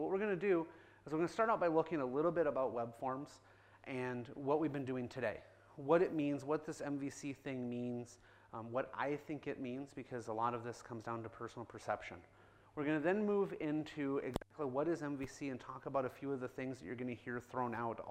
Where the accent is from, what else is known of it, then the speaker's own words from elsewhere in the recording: Iowa, United States; I'm here from Iowa in the United States, right smack in the middle, for most of you that probably don't know exactly where that is.